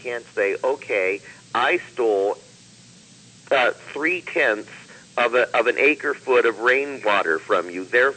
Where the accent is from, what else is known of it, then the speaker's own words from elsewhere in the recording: Nevada, United States; And example you gave of making the desert bloom happened in my home state of Nevada.